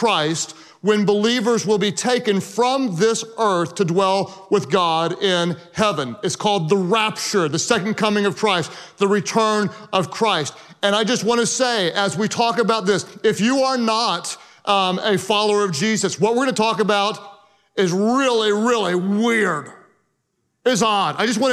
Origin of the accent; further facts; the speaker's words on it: Oklahoma, United States; but I am from Oklahoma. And I do not know where Spiro, Oklahoma is.